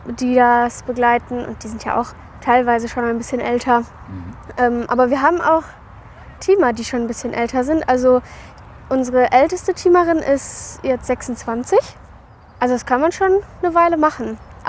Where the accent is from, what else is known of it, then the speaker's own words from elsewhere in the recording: Bottrop, North Rhine-Westphalia, Germany; Ich bin ja in Bottrop aufgewachsen und war dann da auch immer als Teilnehmerin bei der Kinderbibelwoche zum Beispiel.